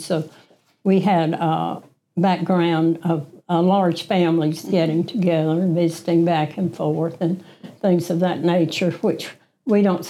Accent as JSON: {"language": "English", "region": "Mississippi", "country": "United States", "said": "I was from Sumpah County, Mississippi, which is down in the Delta. I have a rural background."}